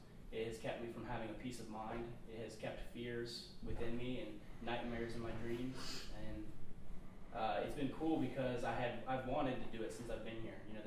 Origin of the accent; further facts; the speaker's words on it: Ohio, United States; You know, I grew up with him in Ohio.